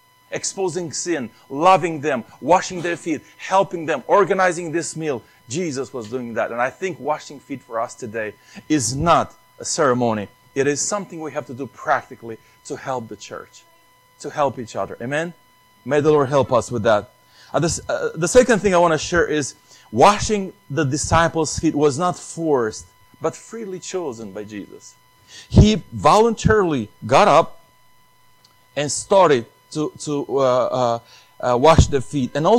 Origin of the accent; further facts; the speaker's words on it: Moldova; English is a second language; moved away; I was born in Moldova. You know, there's nothing probably, you know, the way I grew up in my country that is in this church